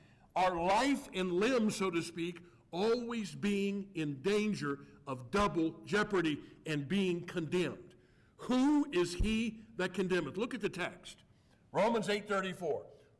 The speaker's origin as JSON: {"language": "English", "country": "United States", "said": "this is new to me as an American. I never even heard of these things."}